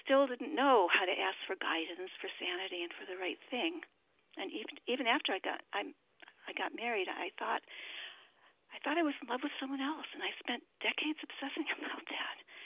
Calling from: Baltimore, Maryland, United States; I'm calling from Baltimore. … our gratefully recovered compulsive overeater in Baltimore.

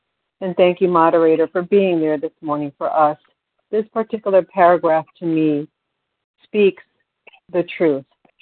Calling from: New York, United States; from New York.

